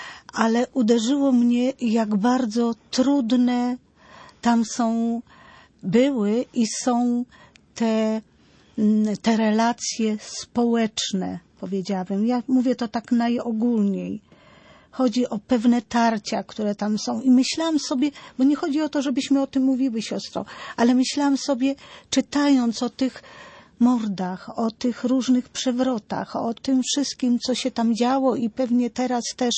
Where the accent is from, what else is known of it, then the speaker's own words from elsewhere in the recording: Papowo Biskupie, Kuyavian-Pomeranian Voivodeship, Poland; w mojej rodzinnej miejscowości, na Dożynkach powiatowo-gminnych w Papowie Biskupim